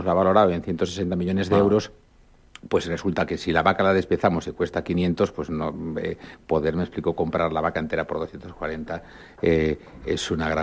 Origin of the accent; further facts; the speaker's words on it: Galicia, Spain; como buen gallego, ¿no?